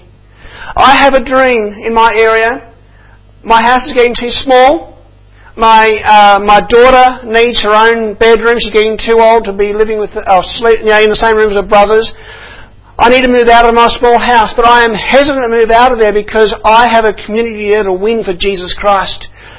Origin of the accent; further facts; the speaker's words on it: Mildura, Victoria, Australia; I grew up in Mildura.